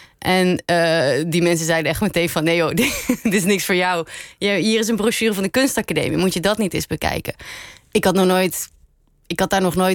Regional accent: Aruba; moved away as an adult; now in Netherlands; toen ik op Aruba opgroeide, was ik vooral heel erg geïnteresseerd in theater.

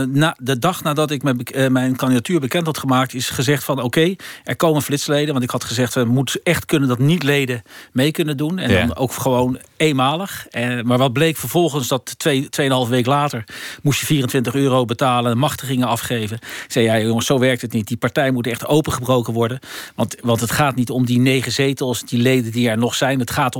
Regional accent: Netherlands; u weet dat wij als Nederlanders niet zo houden van verkopers

